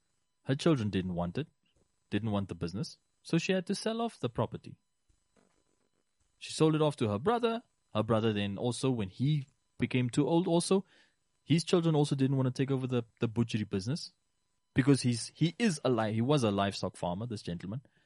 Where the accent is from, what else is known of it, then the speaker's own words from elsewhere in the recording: Rehoboth, Hardap, Namibia; when I grew up in Rehoboth specifically